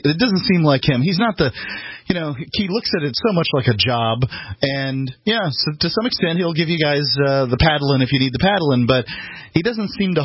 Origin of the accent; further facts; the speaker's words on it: Bradenton, Florida, United States; she's from Chicago and I'm from Bradenton, Florida.